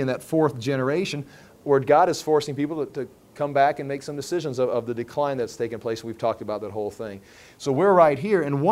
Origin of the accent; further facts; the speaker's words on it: United States; see, I'm also an American. And I'm a citizen of America, and I'm a member of the church.